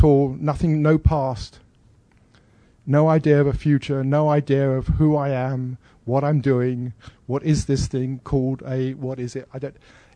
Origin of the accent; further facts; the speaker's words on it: United Kingdom; now in United States; okay, I am British. Well, I'm no longer British. I'm now half American.